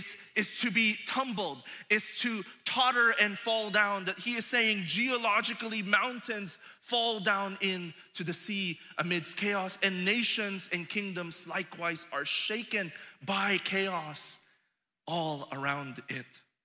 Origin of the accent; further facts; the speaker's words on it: Philippines; in my home country, the Philippines